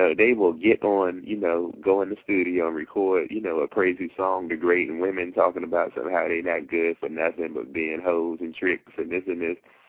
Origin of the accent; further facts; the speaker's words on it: North Carolina, United States; Because, like, originally I'm from North Carolina